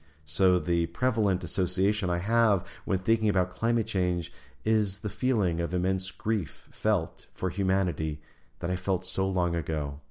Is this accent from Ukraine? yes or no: no; Peru; moved away; I'd been moved by impoverished children in my hometown in Peru. When my widowed mother remarried, our family began living and traveling in various continents